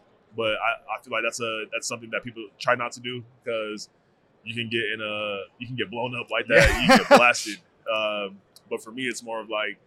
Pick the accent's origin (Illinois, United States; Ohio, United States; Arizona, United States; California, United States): Arizona, United States; I've been to Vegas a lot because I'm from Arizona.